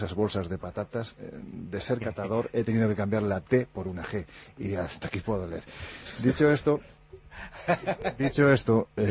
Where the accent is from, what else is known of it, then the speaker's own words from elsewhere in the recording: Andalusia, Spain; Yo que soy andaluz con muy poca gracia